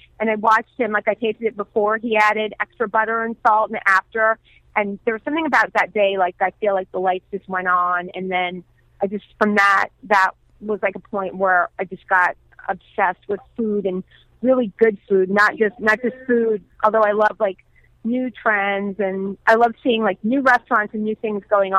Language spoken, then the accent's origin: English; New York City, New York, United States; because I'm from New York City, so I was driving home from Ohio with my dad